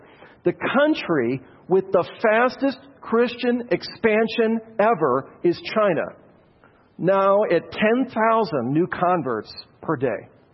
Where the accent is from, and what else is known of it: Ireland